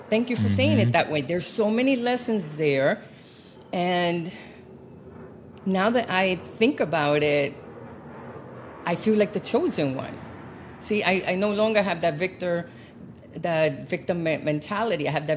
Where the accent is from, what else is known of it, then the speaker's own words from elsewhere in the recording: United States; and I'm an American, born and raised, but the doctors here couldn't help me.